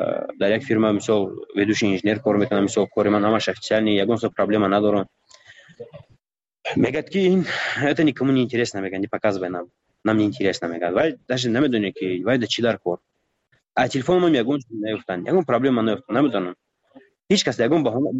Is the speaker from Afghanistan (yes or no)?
no; Tajikistan; من تاجیکم، گفتم از تاجیکستان،